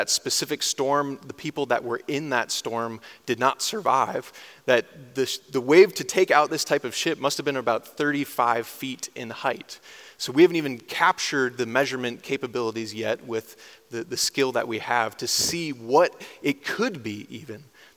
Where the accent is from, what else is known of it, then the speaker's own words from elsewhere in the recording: Michigan, United States; I'm from Michigan originally. If you don't know that fact about me yet, I'm sorry I've let you down. It's usually pretty quick to come out of my mouth. I really love the state of Michigan. I'm a Michigander at heart.